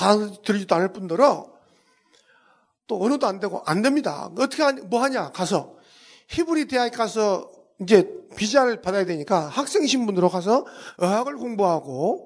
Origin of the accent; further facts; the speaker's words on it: South Korea; 제가 한국 사람이고 뭐 아는 것은 별로 없지만